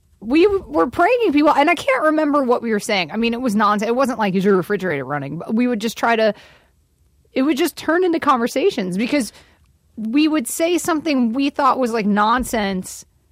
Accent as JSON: {"language": "English", "region": "Georgia", "country": "United States", "tie": "born or raised there", "said": "I grew up in Georgia, everybody."}